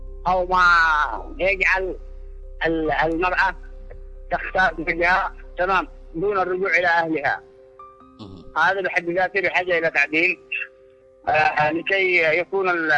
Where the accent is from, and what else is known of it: Yemen